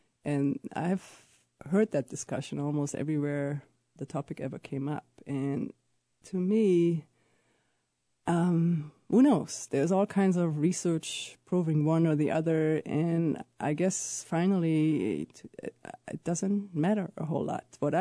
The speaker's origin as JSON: {"language": "English", "country": "Germany", "second_language": "English", "said": "You know, I have an accent. I'm from Germany."}